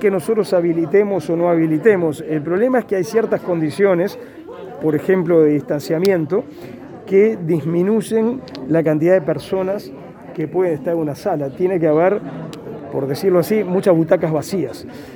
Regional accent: Uruguay; Así como los uruguayos tenemos tendencia a tener 3 millones de técnicos de fútbol

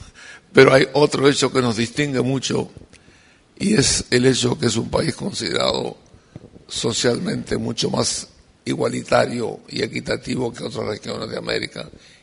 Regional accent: Montevideo, Uruguay; also born or lived in Spain; Yo soy español, yo nací en España, soy uruguayo, pero nací en España, vine de 3 años. Y mis padres tenían un pequeño almacén en el Reducto, la calle Guaycurú y Colorado. Y ahí vivíamos

